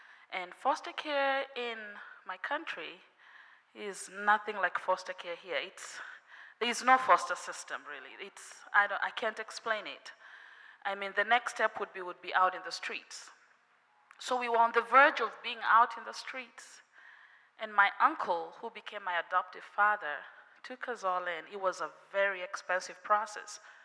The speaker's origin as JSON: {"language": "English", "town": "Miami", "region": "Florida", "country": "United States", "said": "I came all the way from Miami, Florida, and I thank God to be here."}